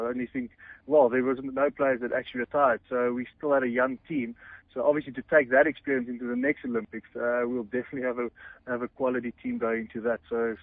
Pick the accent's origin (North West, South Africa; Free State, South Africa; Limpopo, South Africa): North West, South Africa; Rustenburg; first language Afrikaans; English is a second language; I grew up in the Platteland in Rustenburg